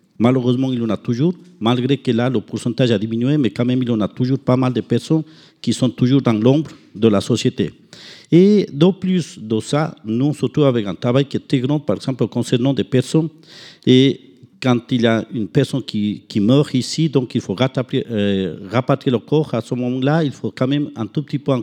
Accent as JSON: {"language": "French", "country": "Ecuador", "said": "Vous voyez des personnes âgées qui là-bas, chez nous en Équateur, par exemple, et puis je pense que même ici"}